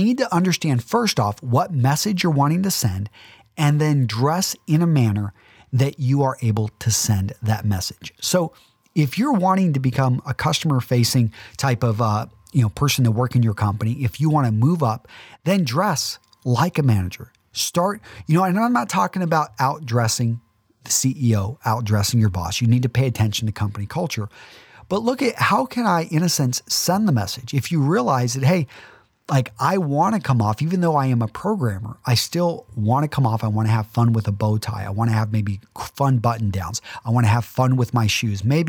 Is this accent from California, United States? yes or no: no; Texas, United States; I grew up in West Texas where high school football was big